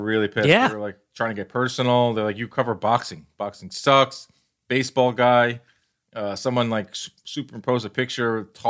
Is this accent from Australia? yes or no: no; United States; I'm an American. We didn't really grow up with it.